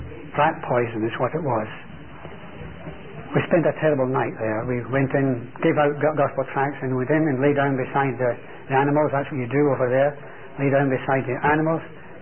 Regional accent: Scotland, United Kingdom; He came from Australia. I came from Scotland.

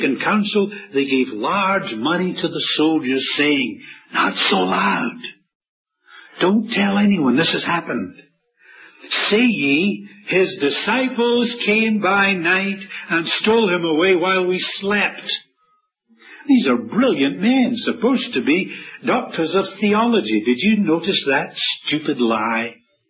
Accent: Scotland, United Kingdom; I'm not from Missouri, but I'm a Scot

